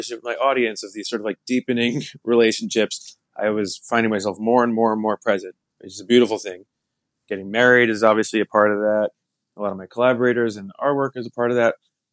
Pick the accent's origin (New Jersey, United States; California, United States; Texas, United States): New Jersey, United States; New Milford; I grew up in New Milford, New Jersey. That's where I was until I was like eight